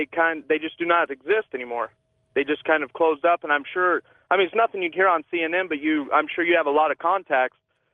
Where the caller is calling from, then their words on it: Boulder, Colorado, United States; Hey, I'm calling from Boulder, Colorado.